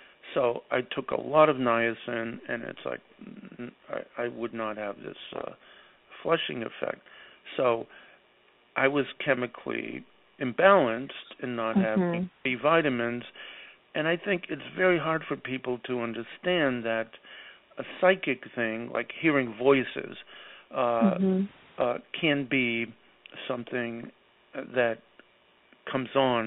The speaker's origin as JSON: {"language": "English", "town": "Boston", "region": "Massachusetts", "country": "United States", "tie": "born or raised there", "said": "I grew up in South Boston, and in South Boston there was a pizza truck, just like a ice cream truck."}